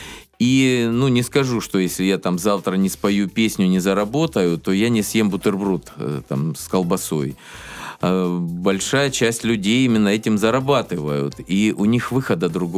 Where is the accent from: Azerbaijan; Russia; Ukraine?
Russia; Rostov Oblast; я здесь, на Дону, я здесь родился.